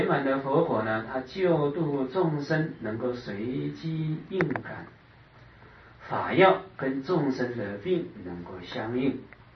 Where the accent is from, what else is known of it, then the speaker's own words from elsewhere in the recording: China; 我们中国人呢喜欢简练一点的啊，所以呢称作菩萨。